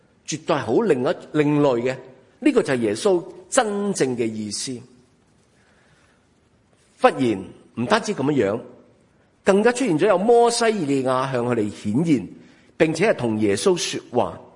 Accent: China; 我中国人

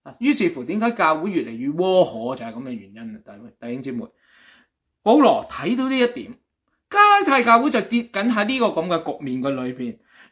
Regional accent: China

